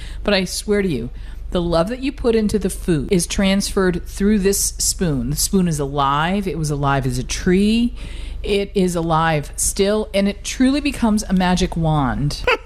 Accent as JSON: {"language": "English", "town": "Boston", "region": "Massachusetts", "country": "United States", "tie": "born or raised there", "said": "My hometown."}